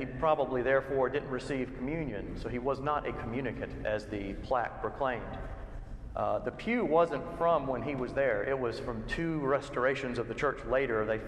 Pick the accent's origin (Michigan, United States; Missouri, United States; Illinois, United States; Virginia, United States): Virginia, United States; I'm from Virginia. That is, in fact, in the South.